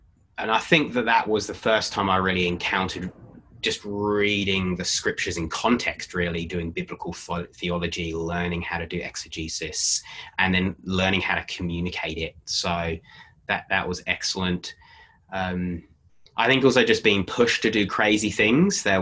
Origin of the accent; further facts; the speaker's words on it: England, United Kingdom; oh, I do that because I'm English, or I do that because my church culture does that.